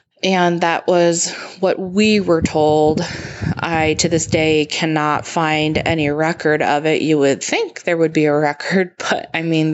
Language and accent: English; New York, United States; now in Phoenix, United States; in sunny Phoenix, Arizona, calling in. I'm originally from New York, and we lived in quite a few houses growing up